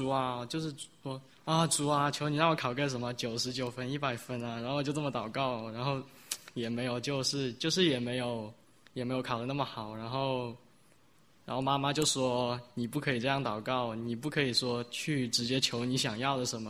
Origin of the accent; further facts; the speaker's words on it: China; 大家好，我是从国内来的